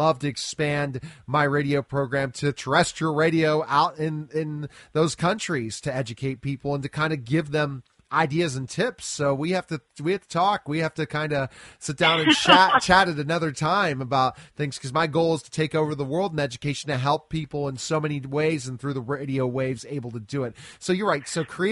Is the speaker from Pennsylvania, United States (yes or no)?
yes; Pittsburgh, Pennsylvania, United States; I'm from Pittsburgh, by the way, and kind of really get into this.